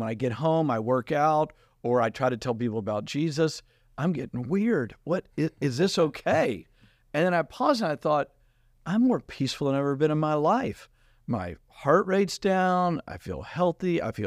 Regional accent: Texas, United States; And growing up in Southeast Texas, working at oil refineries, playing football, that stuff, crying wasn't like at the forefront of our

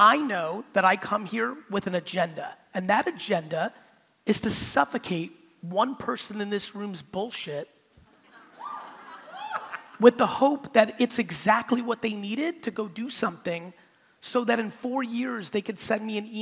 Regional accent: United States; also born or lived in Soviet Union; So, you know, here I am, we left in 78, I'm growing up in America, but, and this is gonna really hit for this room, I'm growing up in America, but am I really? Because in my four walls, it's fucking Russia.

